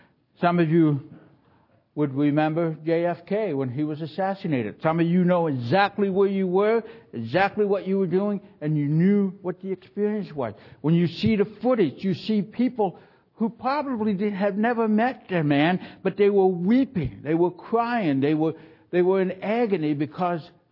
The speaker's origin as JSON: {"language": "English", "country": "Canada", "said": "I'm a Canadian. I didn't know anybody on that wall."}